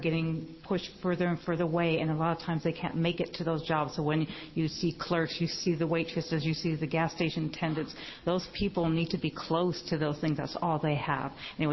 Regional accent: Tigard, Oregon, United States; I'm from Tigard, Oregon

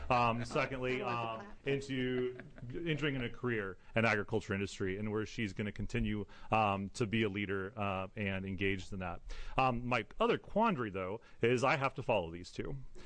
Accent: Sutherlin, Oregon, United States; from Sutherland, Oregon.

